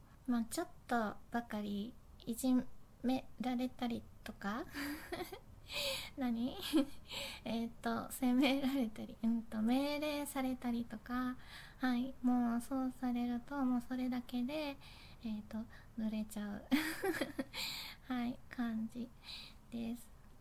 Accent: Fukuoka, Japan; accent: Hakata dialect; で出身地は福岡です。はい、なので博多弁を喋れるとよ

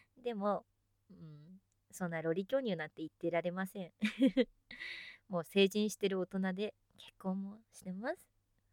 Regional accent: Kanagawa, Japan; 出身地は神奈川県です。はい、海がね近くてですね、いいところに住んでおります。

